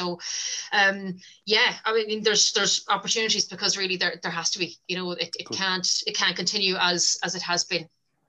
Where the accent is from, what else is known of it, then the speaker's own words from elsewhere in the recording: Leinster, Ireland; I mean, I'm from Louth. I hadn't seen a game of hurling before I came to college in Waterford.